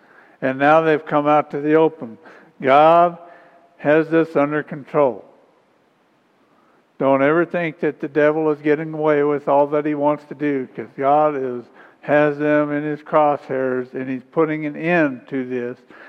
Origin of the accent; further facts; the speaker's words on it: United States; Well, I'm an American. I am free.